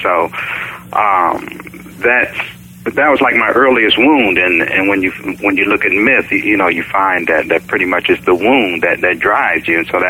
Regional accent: Akron, Ohio, United States; Okay, I grew up in Akron, Ohio. I was born in 1958, and Akron is a rubble capital of the world.

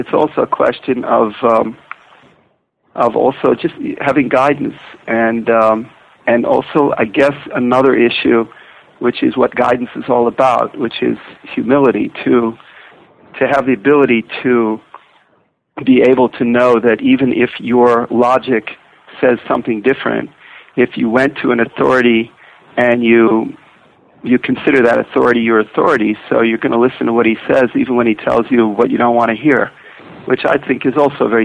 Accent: Pittsburgh, Pennsylvania, United States; I grew up in Pennsylvania, Pittsburgh, and I grew up Reform.

